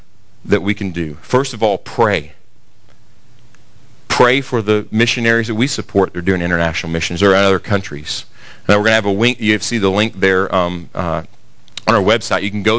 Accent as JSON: {"language": "English", "town": "Russell", "region": "Kentucky", "country": "United States", "tie": "born or raised there", "said": "I remember that happened in my little church growing up in Russell, Kentucky."}